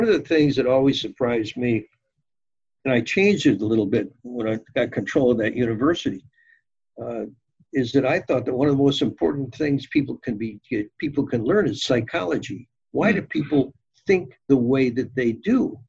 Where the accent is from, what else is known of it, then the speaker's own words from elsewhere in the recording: Detroit, Michigan, United States; born there; that's where I was born in Detroit, and I have family there